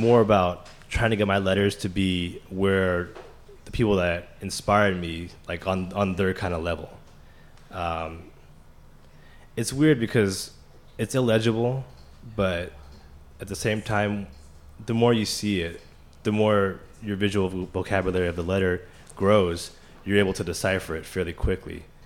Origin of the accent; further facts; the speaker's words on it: West Coast, United States; Well, the thing was, I'm from the West Coast